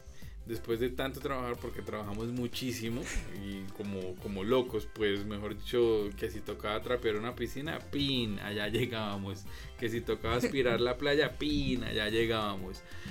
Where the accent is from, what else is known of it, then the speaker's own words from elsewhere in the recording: Colombia; pero uno siempre como colombiano